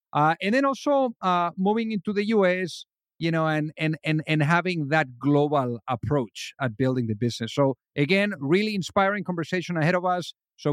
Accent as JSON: {"language": "English", "country": "Spain", "second_language": "English", "said": "from where I came from Spain"}